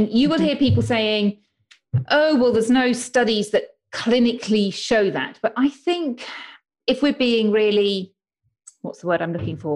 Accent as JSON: {"language": "English", "country": "United Kingdom", "lives_now": "Spain", "said": "Well, you may be able to tell from my accent, but I'm from the UK, but I live in Spain, just north of Barcelona, near the Mediterranean."}